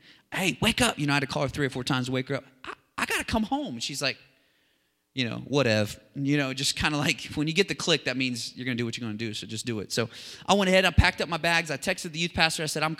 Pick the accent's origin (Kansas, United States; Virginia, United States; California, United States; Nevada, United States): Kansas, United States; Where I grew up in Kansas. We called it Arkansas.